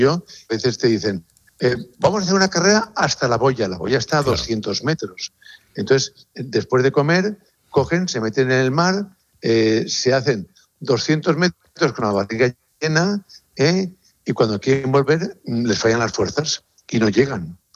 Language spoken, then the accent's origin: Spanish; Valencia, Valencian Community, Spain; Yo soy de Valencia, con lo cual te hablo de la paella.